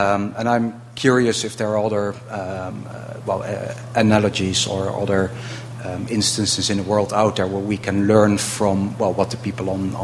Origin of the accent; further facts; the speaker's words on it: Netherlands; English is a second language; I'm from the Netherlands, actually.